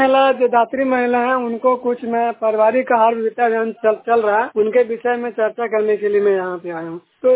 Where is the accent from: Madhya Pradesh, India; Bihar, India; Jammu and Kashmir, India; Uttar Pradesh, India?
Bihar, India; और मैं थरथरी ब्लॉक से हूँ, जिला नालंदा।